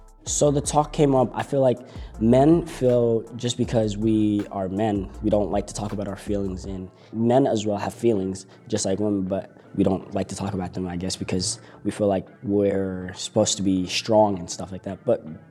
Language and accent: English; Sudan; now in United States; I am from North Sudan